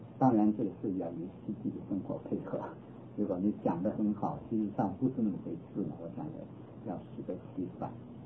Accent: China; 我受我们中国人传统啊是影响更深

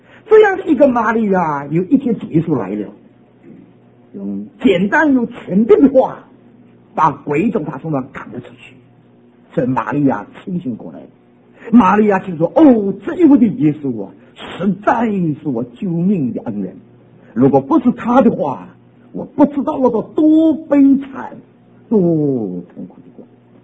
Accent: New York, United States; 我是从纽约来的，纽约人还要苦

